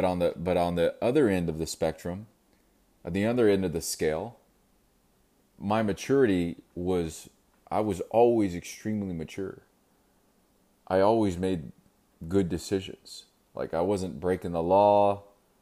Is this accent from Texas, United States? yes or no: yes; Corpus Christi, Texas, United States; But I mean, growing up in Corpus Christi, there was not much to do, right?